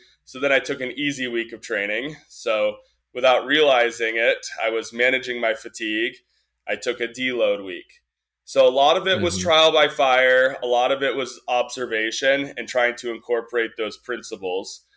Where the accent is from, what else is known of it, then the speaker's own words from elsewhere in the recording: Massachusetts, United States; Yeah, so I grew up on the East Coast in Massachusetts.